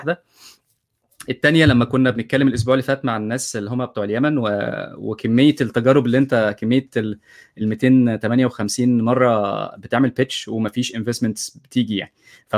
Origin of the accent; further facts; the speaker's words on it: Egypt; انا كنت اعرفه وهو عارف ان انا من مصر،